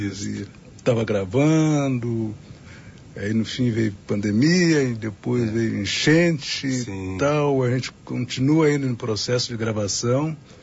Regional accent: Porto Alegre, Rio Grande do Sul, Brazil; sou de Porto Alegre. Nasci no Montserrat, oriundo do Montserrat, né? Que era um bairro, na época, né? Um bairro negro, né? Parte da colônia africana, né? Na parte de cima ali da Auxiliadora

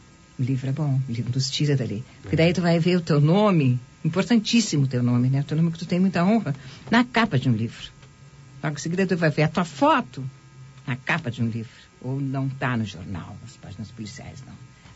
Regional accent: Bagé, Rio Grande do Sul, Brazil; Sim, sou de Bagé.

